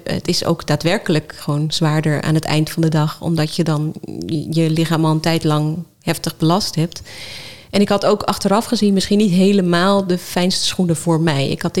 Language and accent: Dutch; Netherlands; het is wel veel wilder dan wij als Nederlanders zelf van gewend zijn.